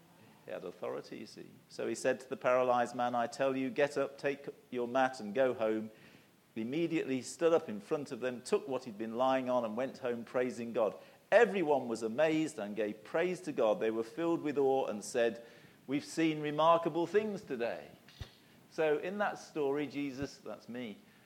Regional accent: East Midlands, United Kingdom; I was born in Leicestershire, and I grew up in Leicestershire.

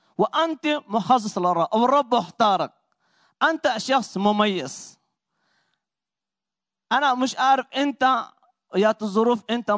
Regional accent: Upper Egypt, Egypt; وانا مصري الصعيدي، وبحب المصريين لانه انا تربيت في مصر

